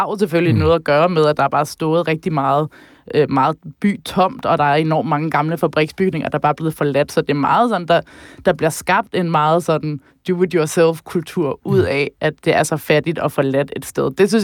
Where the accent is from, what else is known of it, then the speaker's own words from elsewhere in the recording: Copenhagen, Capital Region of Denmark, Denmark; now in Leipzig, Germany; hvordan jeg altid egentlig har set mig selv som en del af venstrefløjen i København, hvor jeg kommer fra